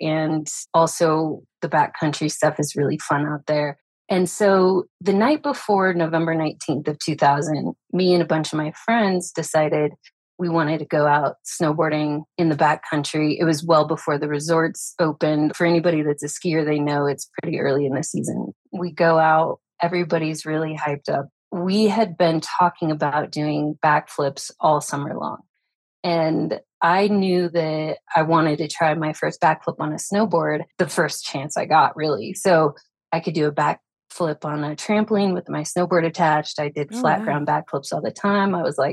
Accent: Farmington, New Mexico, United States; born there; My dad was born and raised in Arkansas, but I was born in New Mexico, a little town called Farmington in the northwest corner.

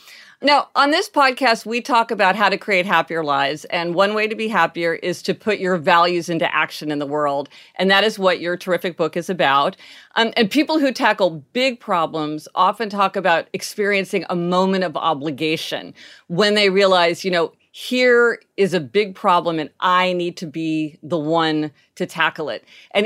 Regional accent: Kansas City, Missouri, United States; we're from Kansas City, Missouri.

